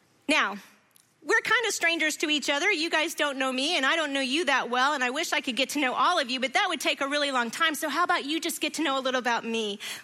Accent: Decatur, United States; my hometown of Decatur.

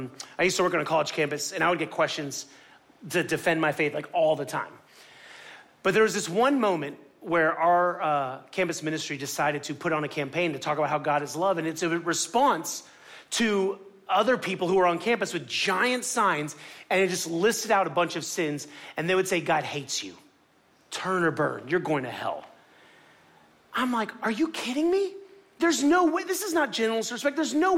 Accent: Miami, Florida, United States; I'm from Miami. I don't flight. I fight.

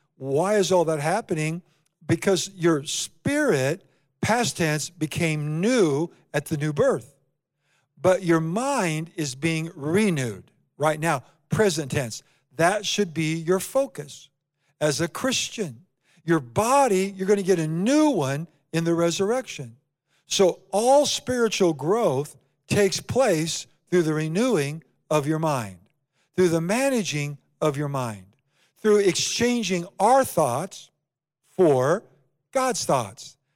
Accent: Iowa, United States; You know, I grew up in Iowa in a small town below Des Moines.

